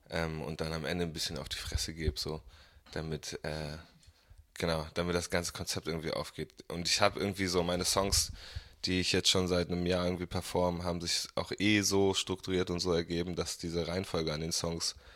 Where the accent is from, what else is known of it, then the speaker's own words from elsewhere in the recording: Bremen, Germany; Ich bin 24 Jahre alt, bin hier in Bremen aufgewachsen, habe woanders studiert, bin wiedergekommen